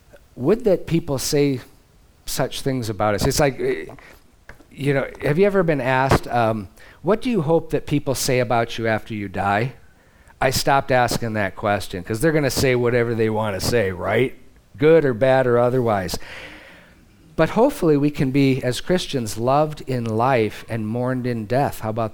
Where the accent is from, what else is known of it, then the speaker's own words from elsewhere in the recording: Midwest, United States; I always get away with it because I'm not from California. It's like, I'm from the Midwest, huh?